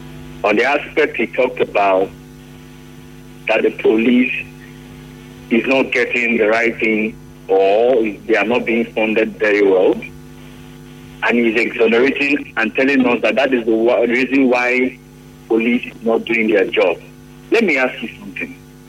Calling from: Alakaya, Nigeria; I'm calling you from Alakaya.

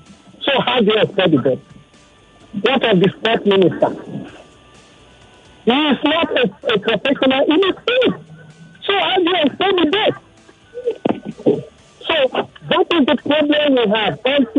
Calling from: Abuja, Federal Capital Territory, Nigeria; I'm calling from Abuja.

